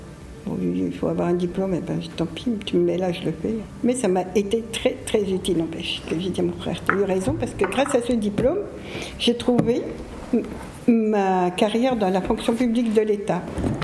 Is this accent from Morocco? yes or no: yes; Morocco; now in France; j'étais étrangère, je venais du Maroc en France